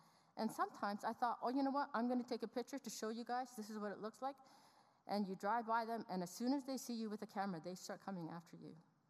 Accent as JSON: {"language": "English", "town": "Calgary", "region": "Alberta", "country": "Canada", "also_born_or_lived": "Cambodia", "said": "We come from Calgary, Alberta, not so far from here, but we've served in Cambodia as missionaries for the past 10 years."}